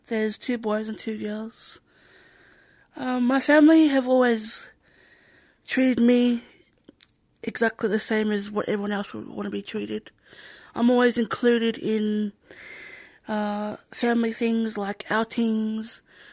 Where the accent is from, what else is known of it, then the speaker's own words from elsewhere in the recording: Australia; Growing up in Australia most of my life